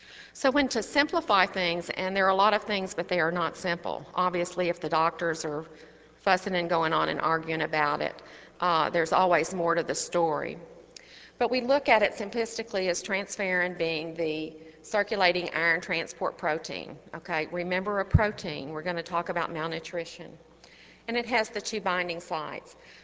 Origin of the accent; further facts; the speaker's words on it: Arkansas, United States; like I'm from Arkansas, so, you know, Hillary Clinton's from there